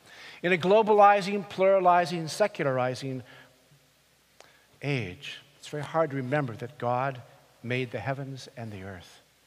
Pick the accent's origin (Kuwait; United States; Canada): United States; California; also born or lived in Colorado; I grew up in the American West, born in Colorado, spent most of my boyhood in California. My first visions were of the Sangre de Cristo Mountains, towering over the San Luis Valley of Colorado